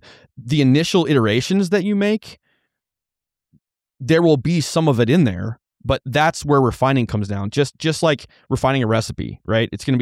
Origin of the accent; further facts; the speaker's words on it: Kansas, United States; They offered me a job as a salary manager in close to my hometown in Kansas.